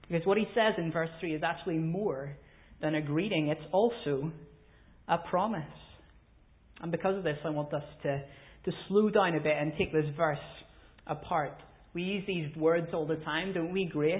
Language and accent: English; Northern Ireland, United Kingdom; As a Northern Irish child, I heard the statement frequently, go away and give my head some peace.